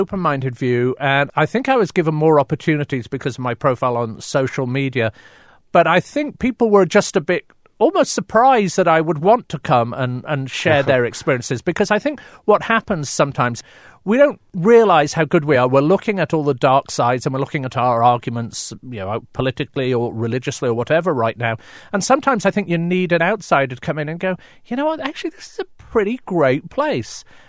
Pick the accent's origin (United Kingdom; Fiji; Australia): United Kingdom; England; now in United States; My father's from Calcutta. My mother was from Wales. You know, I'm from England.